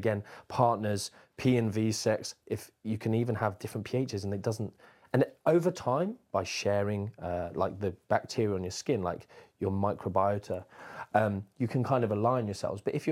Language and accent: English; United Kingdom; it's just all comes from the shame, stigma thing that we have as British people